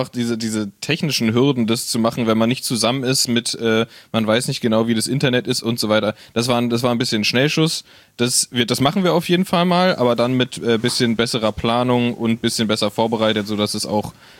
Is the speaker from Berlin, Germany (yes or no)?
yes; Berlin, Germany; Als Berliner fühlt man sich, glaube ich, hier schon wohl.